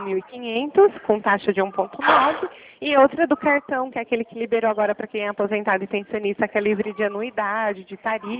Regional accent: Araras, São Paulo, Brazil; Eu sou de Arara.

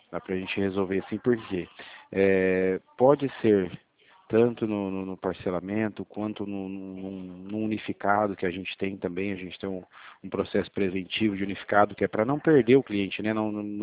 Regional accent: Presidente Prudente, São Paulo, Brazil; Meu DDD é 18, tá? Que eu sou daqui de Presidente Prudente.

